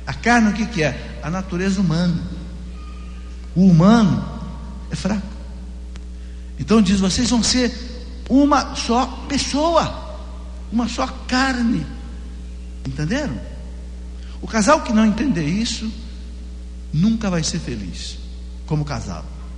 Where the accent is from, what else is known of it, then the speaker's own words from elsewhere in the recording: Lorena, São Paulo, Brazil; lá na minha cidade, em Lorena